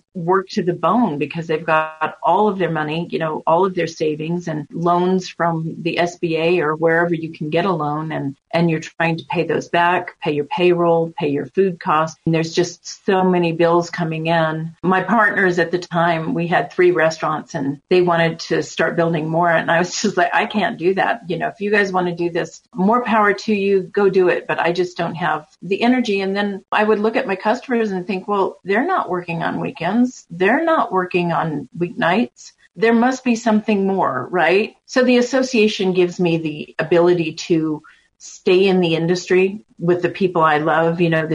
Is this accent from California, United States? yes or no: no; Albuquerque, New Mexico, United States; also born or lived in Santa Fe / Las Cruces; So I was born in Santa Fe, raised in Albuquerque. I had restaurants in Las Cruces for 20 years